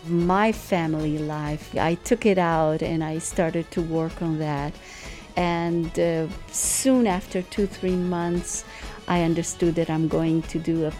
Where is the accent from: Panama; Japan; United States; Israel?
Israel; also born or lived in Iran; I was born in Iran, but I was raised in Israel, and I'm a mixture of so many cultures.